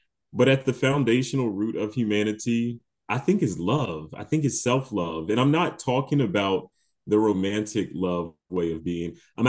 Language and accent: English; Milford, Delaware, United States; also born or lived in Philadelphia; now in Madison, United States; So I'm an East Coast boy, born and raised. I'm from Milford, which is a very small town in the state of small Delaware. I currently live in Madison, Indiana.